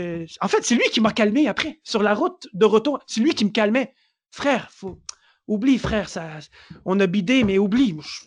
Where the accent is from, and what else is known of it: Montreal, Quebec, Canada